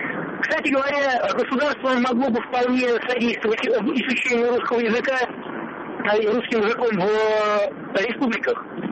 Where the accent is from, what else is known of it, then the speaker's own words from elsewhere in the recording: Moscow, Russia; я из Москвы.